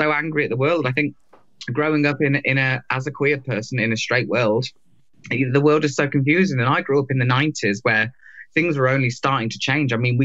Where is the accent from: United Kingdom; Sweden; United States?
United Kingdom; England; You know, we kind of, as English people, we're kind of, ignorance is built into our education. You know, we're a very stupid nation.